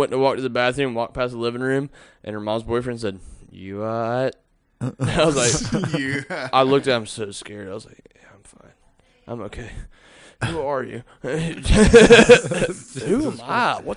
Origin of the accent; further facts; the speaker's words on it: Canada; Actually, I'm from Canada. I got this accent through...